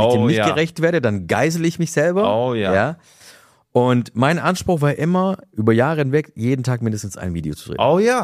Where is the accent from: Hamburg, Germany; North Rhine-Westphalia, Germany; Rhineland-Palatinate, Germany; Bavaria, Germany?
Rhineland-Palatinate, Germany; Ludwigshafen; born there; Nee, ich bin gebürtiger Ludwigshafener. Aber ich habe kroatische Wurzeln, Serbien, Bosnien, also ich komme so aus dem Balkan.